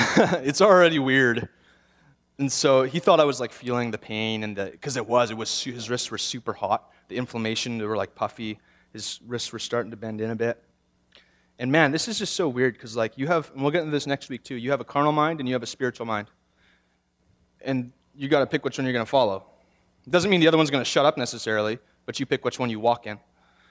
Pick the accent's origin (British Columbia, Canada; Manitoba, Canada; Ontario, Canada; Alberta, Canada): Manitoba, Canada; Niverville; I said, no, we're from Niverville.